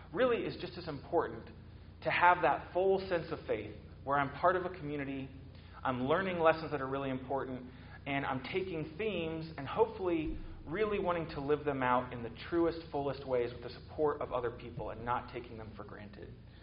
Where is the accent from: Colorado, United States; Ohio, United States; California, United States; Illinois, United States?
Ohio, United States; Columbus; I didn't really think about the ways that I knew the words to … when I grew up in Columbus